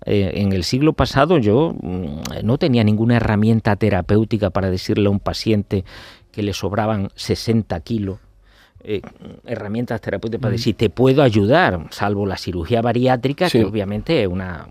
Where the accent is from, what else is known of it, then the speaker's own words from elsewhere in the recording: Montoro, Andalusia, Spain; now in Málaga, Spain; No, soy cordobés, nací en Montoro.